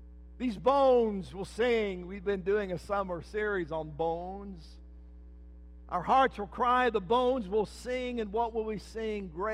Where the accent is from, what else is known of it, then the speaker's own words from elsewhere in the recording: Burnet, Texas, United States; Friday night, we went to Burnet, my hometown where I grew up, and class reunion, high school class of 81.